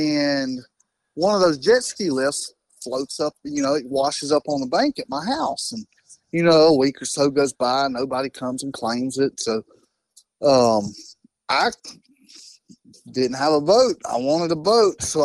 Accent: North Carolina, United States; so I grew up on Lake Wylie.

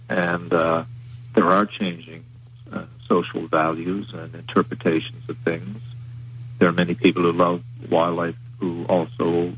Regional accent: Newfoundland and Labrador, Canada; Well, I was born and raised in Newfoundland. I grew up in very rural circumstances, particularly as a young boy.

